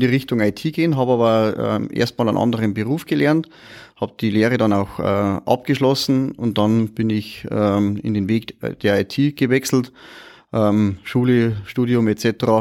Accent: Aich, Bavaria, Germany; Also ich komme aus Aich, das ist in der Gemeinde Bodenkirchen, das ist also ein bisschen ein ländlicher Bereich.

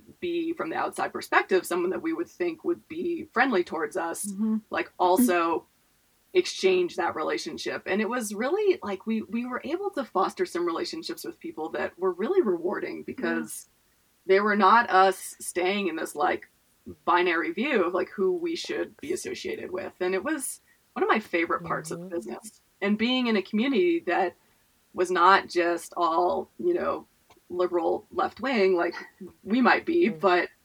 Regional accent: West Coast, United States; I'm from the West Coast, Jen's is from the East Coast. We moved to a small kind of conservative community.

